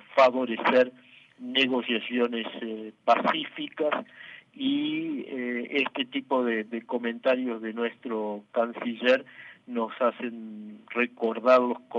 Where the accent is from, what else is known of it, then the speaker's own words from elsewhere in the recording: Brazil; Spanish is a second language; uno realmente se siente a veces incomodado como ciudadano brasileño